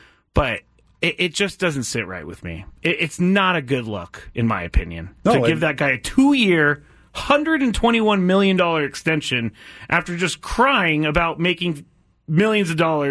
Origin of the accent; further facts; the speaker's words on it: California, United States; I grew up in the Bay Area. I grew up a Warriors fan.